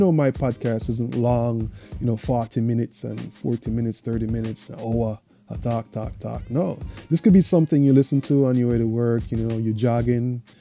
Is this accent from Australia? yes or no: no; Jamaica; when I was growing up in Jamaica, I had friends, you could just go and talk to them